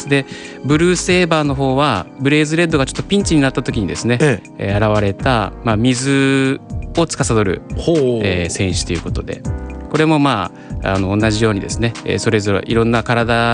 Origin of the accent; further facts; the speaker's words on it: Ozu, Kumamoto, Japan; 僕は出身がというか大津町の矢後川というちょっと片田舎の方の出身なんですけども